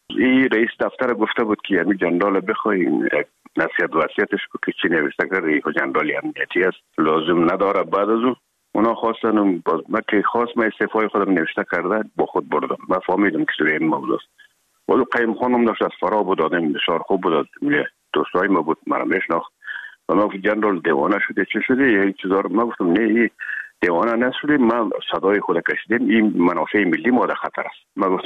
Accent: Herat, Afghanistan

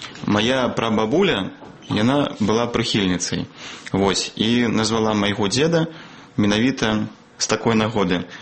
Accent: Vileyka, Minsk Region, Belarus; born there; Я нарадзіўся ў Вілейцы, але ж мои бацькі, мой тата з Архангельска, а маці з Ростова.

